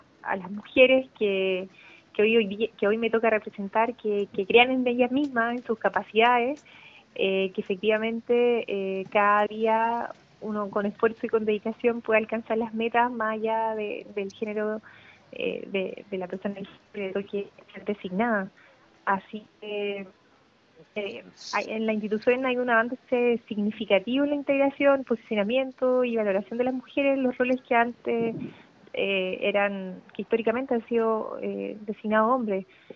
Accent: Viña del Mar, Valparaíso, Chile; nosotros somos de Viña y mis padres viajaron para acompañarme

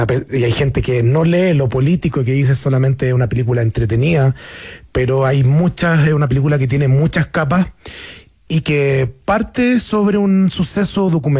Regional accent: San Carlos, Ñuble, Chile; porque yo soy de San Carlos, digo que es la mejor.

